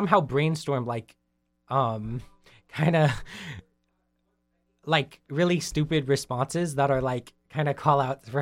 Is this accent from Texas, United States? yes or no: yes; Austin, Texas, United States; But when I say, oh, I'm from Austin, Texas, people are like, oh, Austin, that's so cool.